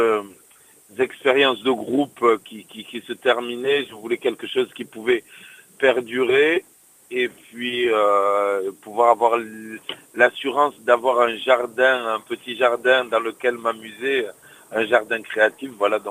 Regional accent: Perpignan, Occitanie, France; born there; Je suis né à Perpignan d'un papa congolais et d'une maman espagnole, enfin française, mais de grands-parents espagnols.

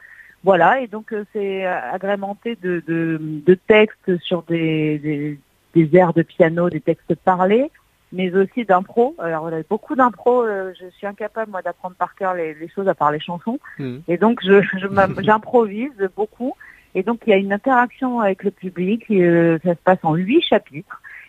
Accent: Nice, Provence-Alpes-Côte d'Azur, France; C'est mon premier message, voilà, en tant que niçoise

